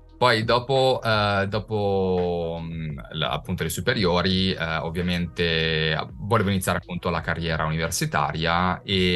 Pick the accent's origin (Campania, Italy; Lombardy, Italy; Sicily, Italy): Lombardy, Italy; born there; io allora sono brianzolo di nascita, in realtà ho delle origini napoletane, sia da parte di padre che da parte di madre. Mio padre puteolano di Pozzuoli e mia madre di Avellino.